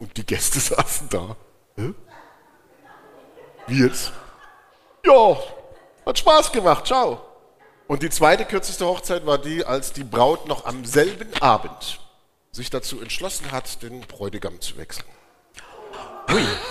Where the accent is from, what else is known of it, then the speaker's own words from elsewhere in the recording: Chemnitz, Saxony, Germany; born there; nicht nur das, ich bin auch noch gebürtiger Karl-Marx-Städter.